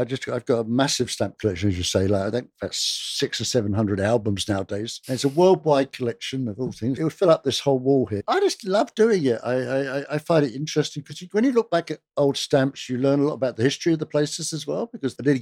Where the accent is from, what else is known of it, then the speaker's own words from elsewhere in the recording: Fulham, London, United Kingdom; I was brought up in Fulham